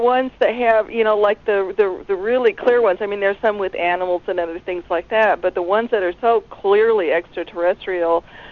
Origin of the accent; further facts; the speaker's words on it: Idaho, United States; I'm from Idaho, and all along the Snake River there's just petroglyphs all over the place